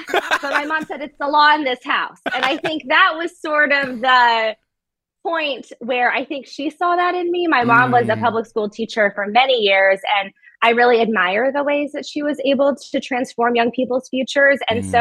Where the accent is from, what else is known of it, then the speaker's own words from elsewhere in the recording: Boise, Idaho, United States; So I am actually from Boise, Idaho.